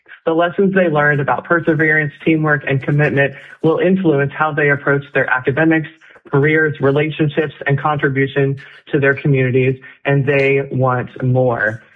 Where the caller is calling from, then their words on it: Eagle River, Alaska, United States; I'm calling in from Eagle River